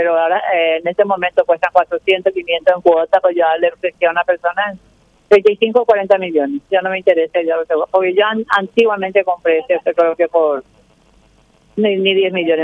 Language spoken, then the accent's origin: Spanish; Asunción, Paraguay; yo soy acá de Asunción.